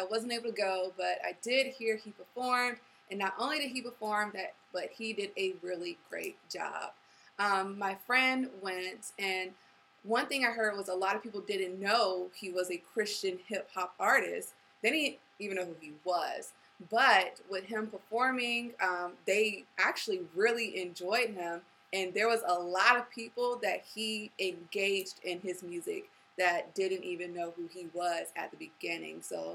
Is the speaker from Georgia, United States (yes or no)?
yes; Georgia, United States; I am born and raised in Georgia, but I feel like in my spirit, I am from the West Coast.